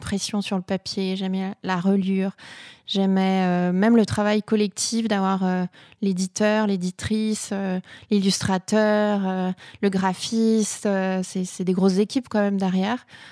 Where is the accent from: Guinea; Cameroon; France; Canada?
France; Niort, Nouvelle-Aquitaine; born there; Et oui, je suis née à Niort en 1977.